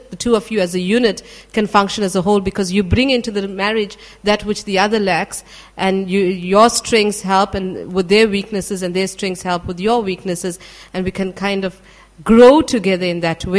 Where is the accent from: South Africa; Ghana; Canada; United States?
South Africa; I was born and raised in South Africa within an Indian community.